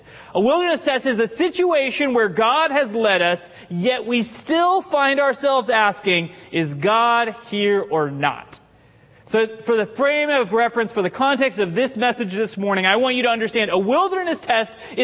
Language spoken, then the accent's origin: English; Poway, California, United States; I'm born and raised in Poway. This is not exactly wilderness, although it was when I was younger.